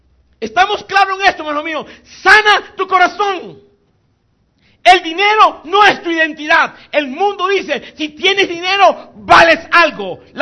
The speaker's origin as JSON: {"language": "Spanish", "country": "Colombia", "tie": "born there", "said": "Yo nací pobre en Colombia, una familia pobre."}